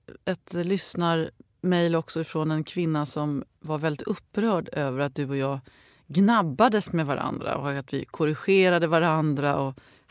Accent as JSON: {"language": "Swedish", "country": "Finland", "said": "jag tar det som finlandssvensk"}